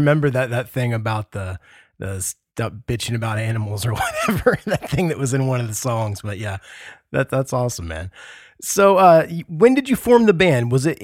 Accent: Midwest, United States; I mean, I grew up in the Midwest.

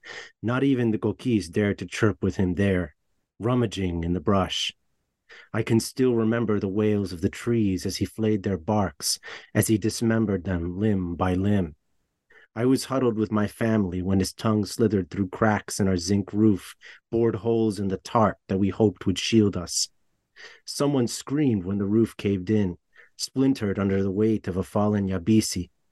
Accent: Puerto Rico; growing up in Puerto Rico

